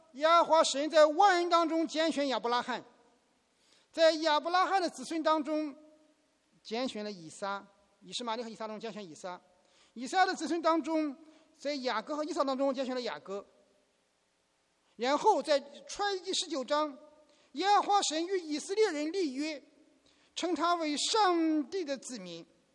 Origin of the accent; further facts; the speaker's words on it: China; 我们中国人很会赚钱